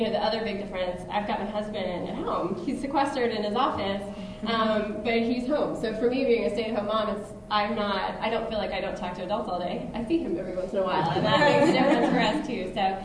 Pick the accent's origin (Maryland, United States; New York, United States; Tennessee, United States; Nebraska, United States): Maryland, United States; I grew up in Maryland. I had never ventured anywhere off the East Coast for any period of time